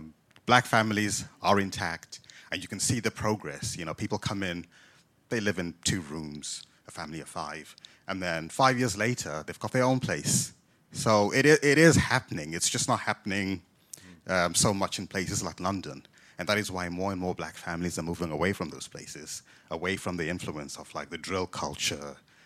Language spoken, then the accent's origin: English; Zimbabwe; I'm a Zimbabwean. I'm from Zimbabwe. I probably have more in common culturally with people from Southern Africa.